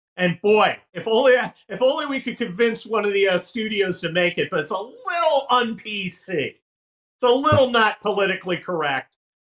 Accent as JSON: {"language": "English", "country": "United States", "said": "but I'm an American patriot, and my interest is my country. Our strategic interest as America right now is not Ukraine."}